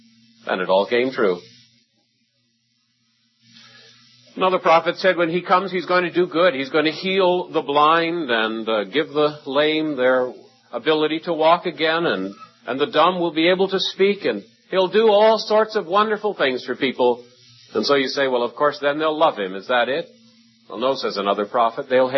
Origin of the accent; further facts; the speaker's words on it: St. Catharines, Ontario, Canada; born there; I was born in St. Catharines, Ontario. So was my mother, and so was my grandmother.